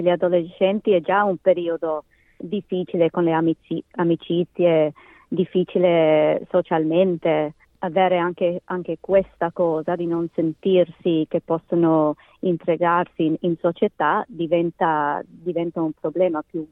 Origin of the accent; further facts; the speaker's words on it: Australia; io sono nata qui ma i miei genitori sono nati in Italia. Anche per me, sono andata a scuola qui, ho fatto le amicizie, ma mi sentivo sempre italiana e non australiana. Qualche volta mi sentivo come se vivevo tra due mondi.